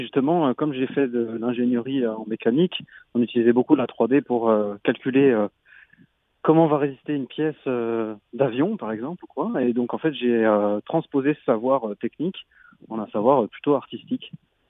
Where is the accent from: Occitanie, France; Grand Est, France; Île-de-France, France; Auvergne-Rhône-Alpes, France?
Île-de-France, France; Paris; born there; je suis né à Paris, d'origine des Antilles, du côté de ma maman.